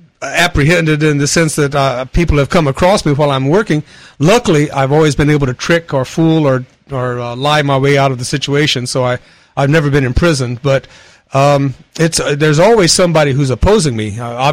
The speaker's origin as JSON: {"language": "English", "town": "Thibodaux", "region": "Louisiana", "country": "United States", "tie": "born or raised there", "said": "Well, I grew up in Thibodaux, Louisiana, so that was the beginning of an interesting life, I can assure you."}